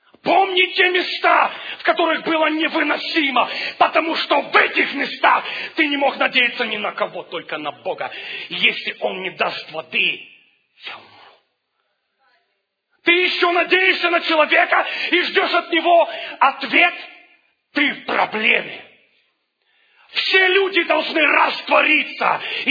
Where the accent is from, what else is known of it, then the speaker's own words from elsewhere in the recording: Ukraine; я рос на Украине, и у нас был слепой дед на 6-м этаже.